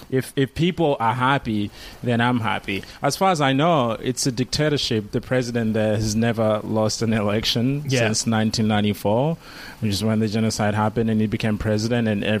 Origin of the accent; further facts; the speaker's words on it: Malawi; moved away as an adult; also born or lived in Rwanda; We flew to Malawi and lived there until I was 18. And then I came here with my immediate family. I have my aunt and my cousins still in Rwanda.